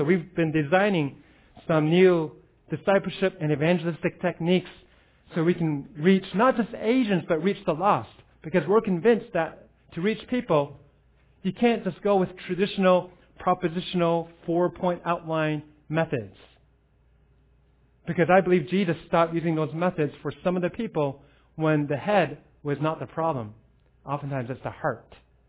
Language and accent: English; San Francisco, California, United States; I grew up in San Francisco.